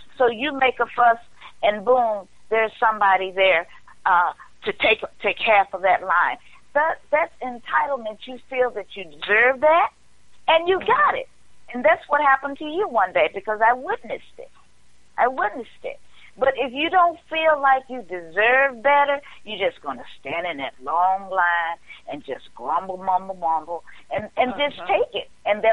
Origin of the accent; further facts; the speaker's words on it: Memphis, Tennessee, United States; You know, that's one thing about Memphis, living and growing up in Memphis, the weather wasn't bad.